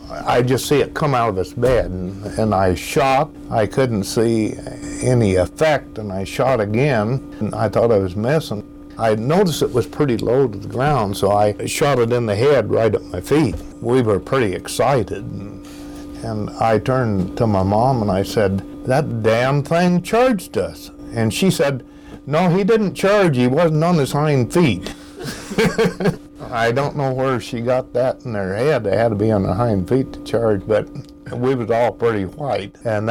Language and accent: English; Arizona, United States; also born or lived in Oregon; We come from Oregon, originally from Arizona